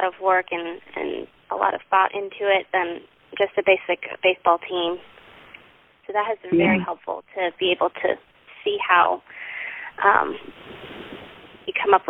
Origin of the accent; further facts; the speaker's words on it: Frisco, Texas, United States; also born or lived in Chicago; now in Fort Mill, United States; I was born in Chicago, Illinois. And when I was six, my family moved to Dallas, Texas. We actually moved just outside North Dallas in a town called Frisco. And we lived there for about 10 years. And then just recently, we moved to Charlotte.